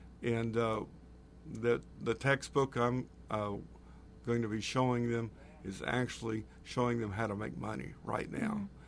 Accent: Oklahoma, United States; I'm originally from Oklahoma. I have a bachelor's and master's degrees from Oklahoma State University

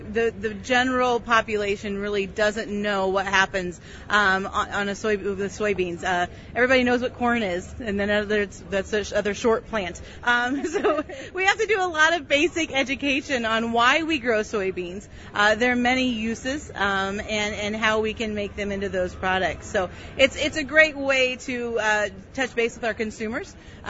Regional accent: Illinois, United States; I'm originally from Iroquois County, grew up on a grain and cattle farm there, living near Peoria now with my husband and family as well.

